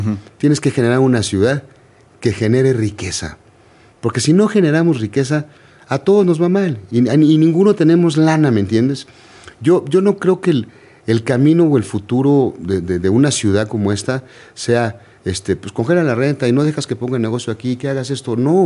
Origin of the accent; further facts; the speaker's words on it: Mexico; Todos somos mexicanos.